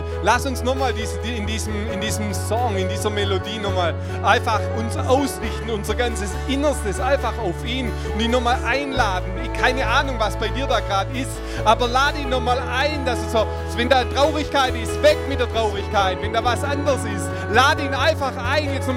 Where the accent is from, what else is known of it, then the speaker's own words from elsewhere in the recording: Aalen, Baden-Württemberg, Germany; ein paar von euch kennen mich. Ich komme aus Aalen